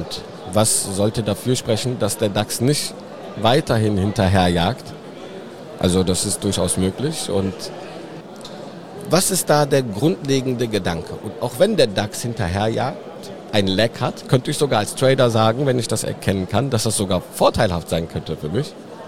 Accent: Cologne, North Rhine-Westphalia, Germany; Ich bin ja aus Köln. Normalerweise würden wir ja heute Karneval feiern.

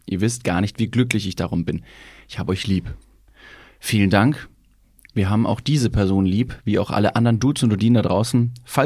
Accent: Bavaria, Germany; Ich komme ja aus Bayern.

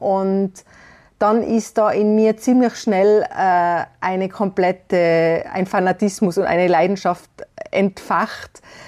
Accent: Tyrol, Austria; Das war bei uns in Tirol, in Österreich ganz verbreitet.

